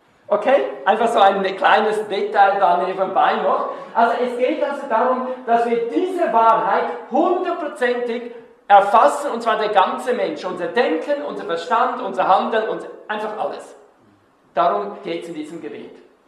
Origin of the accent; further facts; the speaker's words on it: Switzerland; Und dann ist etwas passiert, was wir als Schweizer überhaupt nicht kennen.